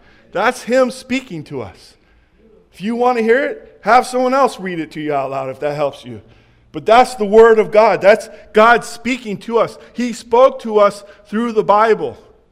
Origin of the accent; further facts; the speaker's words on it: Jackson, California, United States; I grew up in Jackson, California. Anybody familiar with Jackson, California?